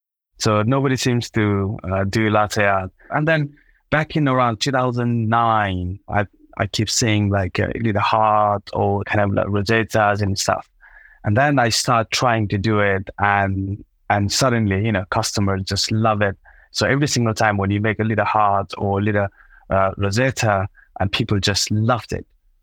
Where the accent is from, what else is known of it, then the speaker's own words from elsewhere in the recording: Nepal; English is a second language; moved away as an adult; now in United Kingdom; I'm originally from Nepal. So I started coffee in 2006.